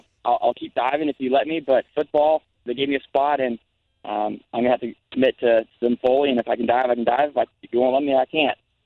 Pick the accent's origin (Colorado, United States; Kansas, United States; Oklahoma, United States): Kansas, United States; Overland Park; chose Missouri a lot based on just the location to where I grew up in Overland Park